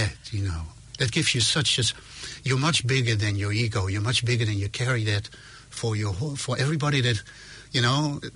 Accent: Netherlands; English is a second language; now in New Zealand; I wasn't grown up in New Zealand. I came from Holland.

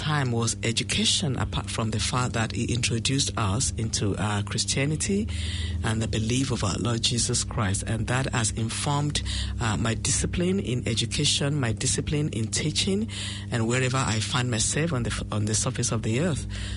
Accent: Nigeria; I'm a Nigerian, born into a Christian family.

